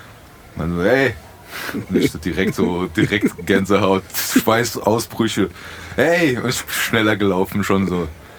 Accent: Frankfurt, Hesse, Germany; wir sind Bockenheimer, wir sind Frankfurter

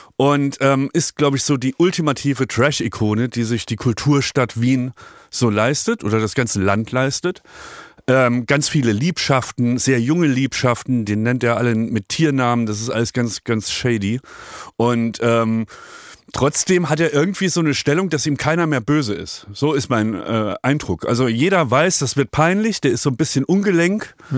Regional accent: Berlin, Germany; Und das sage ich als Berliner.

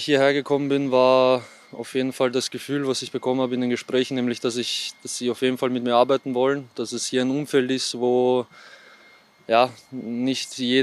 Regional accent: Vienna, Austria; now in Linz, Austria; 23 Jahre alt, Stürmer für Blau-Weiß Linz und seit Sommer eigentlich in Linz. Ja, bin ursprünglich aus Wien.

